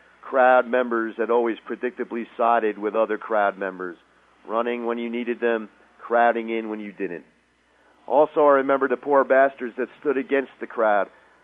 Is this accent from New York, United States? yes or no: yes; New York, United States; growing up in New York and being the oldest was really interesting